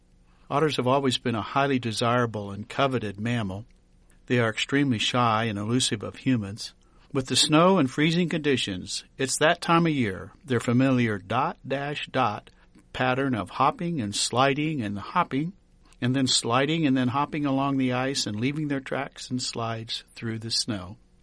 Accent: Garden Grove, Iowa, United States; I got to see an otter where I grew up near Garden Grove between the Weldon and the Jonathan Rivers.

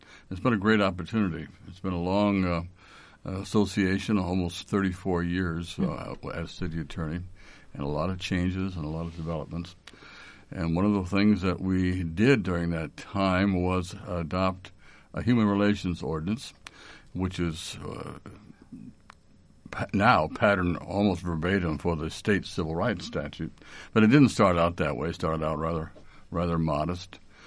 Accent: Carroll, Iowa, United States; born there; also born or lived in Des Moines, United States; now in Ames, United States; I came to Ames in 1972 from Des Moines. I was born in Carroll, Iowa, but I worked a couple of years in Des Moines in the city attorney's office there.

